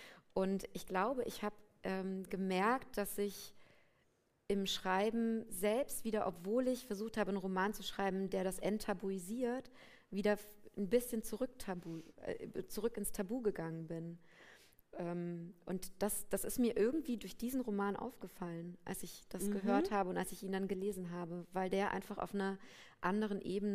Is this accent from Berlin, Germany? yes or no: no; Rhineland-Palatinate, Germany; ich bin 85 geboren, aber wir sind beide in einem westdeutschen Dorf oder einer Kleinstadt aufgewachsen in Hessen oder Rheinland-Pfalz in meinem Fall.